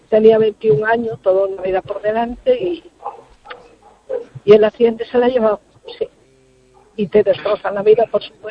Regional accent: A Coruña, Galicia, Spain; De Coruña.

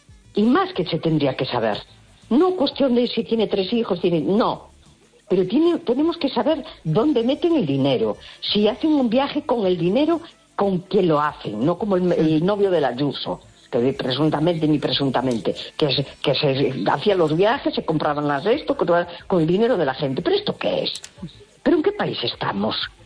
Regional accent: A Coruña, Galicia, Spain; de La Coruña.

